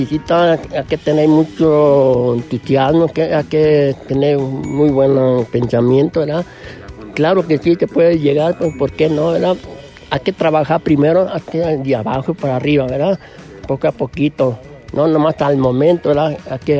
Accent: Arandas, Jalisco, Mexico; born there; porque yo nací en Arandas

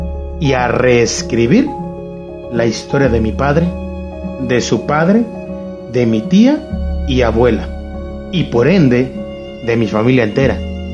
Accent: Cananea, Sonora, Mexico; Mi abuelo paterno … llegó a trabajar a mi pueblo natal, Cananea, ciudad minera del norte del estado de Sonora, en esas primeras décadas del siglo XX

